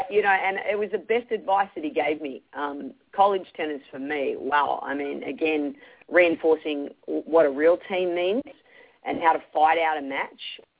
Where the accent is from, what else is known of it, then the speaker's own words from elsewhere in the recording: Melbourne, Victoria, Australia; Yeah, look, I grew up in Melbourne, Australia